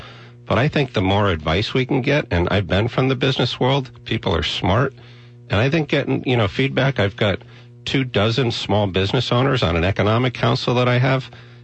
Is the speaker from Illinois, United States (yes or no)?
no; New Haven, Connecticut, United States; I grew up in New Haven. I'm proud of the fact that I've been successful.